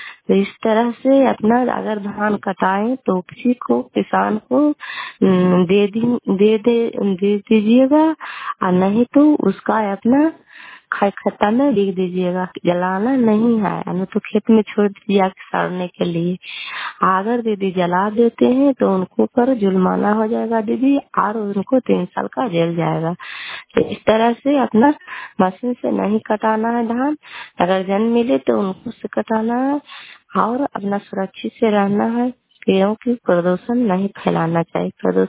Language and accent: Hindi; Kalyanpur, Bihar, India; घर कल्याणपुर वाले बेलछी पंचायत प्रखंड चंडी जिला ललंदा का निवासी हूँ।